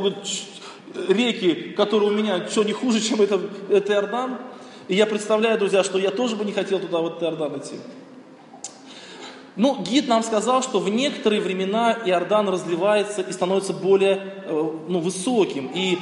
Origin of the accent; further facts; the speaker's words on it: Tolyatti, Samara Oblast, Russia; Вот я вырос на Волге. Там, где я рос, это город Тольятти, ширина Волги почти 16 километров.